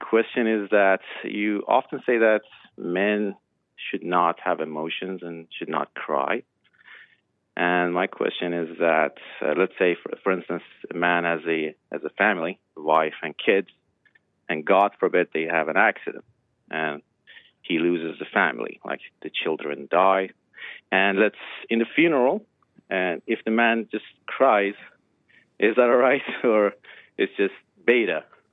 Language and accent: English; Iran; English is a second language; moved away; I just wanted to say that I'm not Canadian and I'm not American. I'm Persian. I moved here, I think it was 5 or 6 years ago.